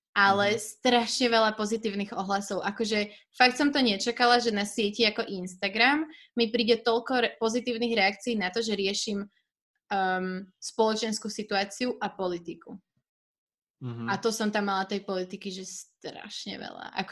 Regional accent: Devínska Nová Ves, Bratislava Region, Slovakia; Ja som z Devinskej inak pôvodne, ale teda tu som sa nasťahovala k môjmu mužovi do Karlovky

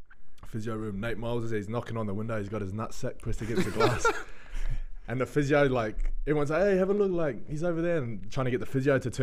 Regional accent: Auckland, New Zealand; born there; I was born in Auckland.

